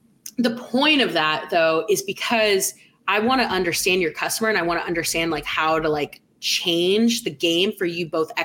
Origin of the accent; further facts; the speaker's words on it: California, United States; I'm also from California. And so I'm so used to the mountains and trees all the time.